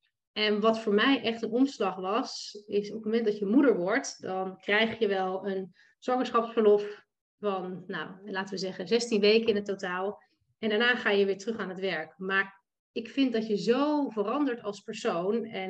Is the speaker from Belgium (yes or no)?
no; Lisse, South Holland, Netherlands; ik kom uit Lisse.